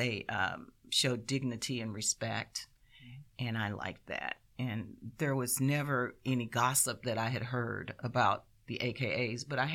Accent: Hope, Arkansas, United States; born there; I was born in Hope, Arkansas, September 25th, 1952.

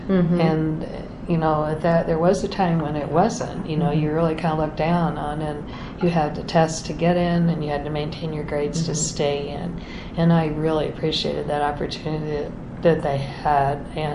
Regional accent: Merriam, Kansas, United States; I grew up mostly in Merriam, Kansas.

